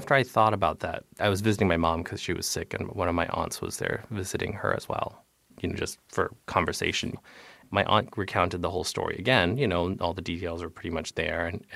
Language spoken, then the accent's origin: English; Pennsylvania, United States; Growing up in Pennsylvania as a Vietnamese refugee, I often thought about what would have happened if my family hadn't escaped Saigon in 1975.